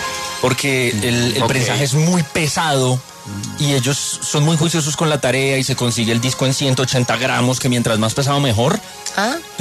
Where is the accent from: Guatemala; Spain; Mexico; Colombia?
Colombia; Ibagué, Tolima; Yo soy de Ibagué.